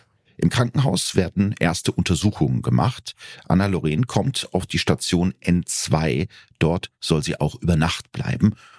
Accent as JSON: {"language": "German", "town": "Bielefeld", "region": "North Rhine-Westphalia", "country": "Germany", "tie": "born or raised there", "said": "mit einem ganz besonders schlimmen Fall aus meiner Heimat. Aus Bielefeld."}